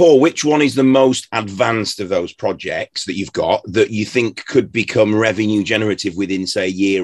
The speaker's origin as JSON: {"language": "English", "town": "Manchester", "region": "North West England", "country": "United Kingdom", "said": "I was like, yes, he's a fellow Manc"}